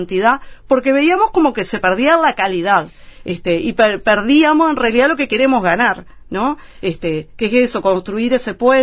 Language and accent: Spanish; Santa Lucía, Canelones, Uruguay; en mi caso soy canaria, soy de Santa Lucía